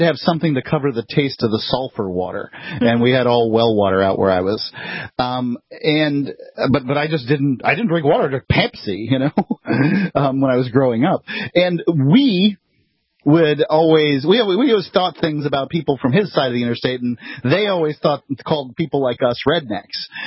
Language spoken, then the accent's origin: English; Bradenton, Florida, United States; I'm from Braden Tucky.